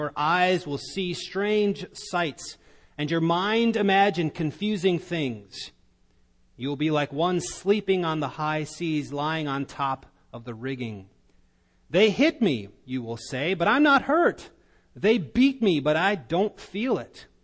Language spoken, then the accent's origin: English; Iowa, United States; I know of growing up in Northwest Iowa, there was an area Christian school